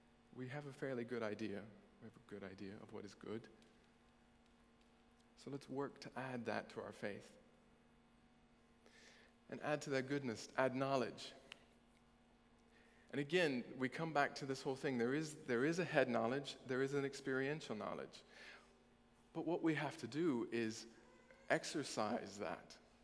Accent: Indiana, United States; Still don't sound like it though, do I? Still sound like I'm from Indiana.

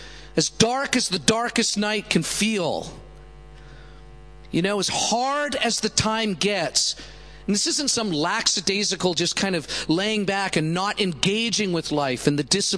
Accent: Canada; now in Los Angeles, United States; I'm Canadian, but now living in Los Angeles.

